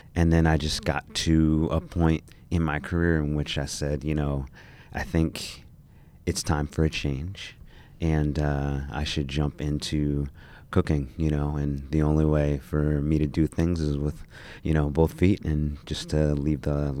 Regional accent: New Jersey, United States; My origin story, I grew up in New Jersey. I didn't have a huge cooking family.

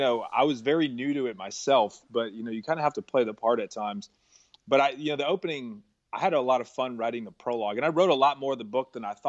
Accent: Connecticut, United States; I'm from Connecticut.

